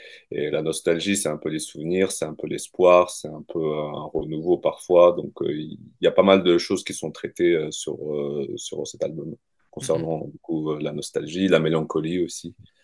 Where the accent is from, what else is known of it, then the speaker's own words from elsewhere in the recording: Kazakhstan; je voulais mettre des éléments du folklore de mon pays d'origine, donc le Kazakhstan